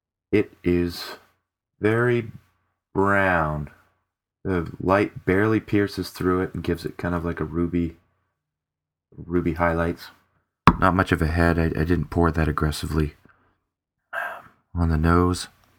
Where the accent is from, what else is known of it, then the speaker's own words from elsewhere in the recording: Boston, Massachusetts, United States; from Boston.